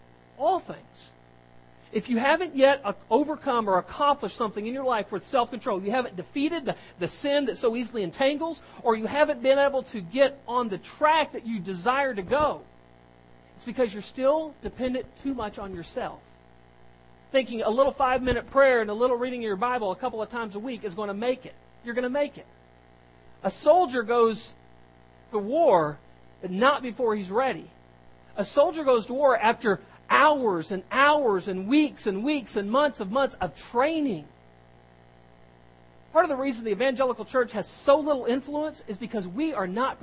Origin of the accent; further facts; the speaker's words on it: Las Vegas, Nevada, United States; I grew up in Las Vegas, Nevada. Mormon capital of the world outside of Utah.